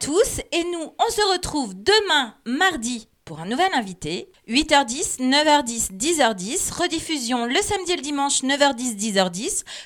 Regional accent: Grenoble, Auvergne-Rhône-Alpes, France; en tant que Grenoblois, Pays Voironnais, on est entouré de montagnes, donc vous comprenez que nous, on est né avec des skis aux pieds.

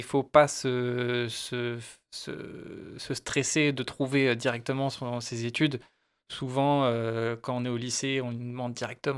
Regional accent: Pont-de-Beauvoisin, Auvergne-Rhône-Alpes, France; now in Bilieu, France; moi, j'étais de base, j'étais du Pont de Beauvoisin, donc à 30 minutes de Voiron.

